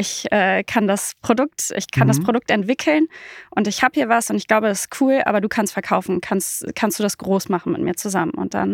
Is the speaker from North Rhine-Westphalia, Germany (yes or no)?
yes; Münster, North Rhine-Westphalia, Germany; Ich komme aus Münster, bin 30 Jahre alt.